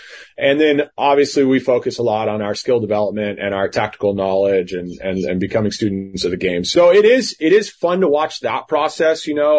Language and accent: English; San Diego, California, United States; I'm from San Diego and I spent the first portion of my coaching career in San Diego.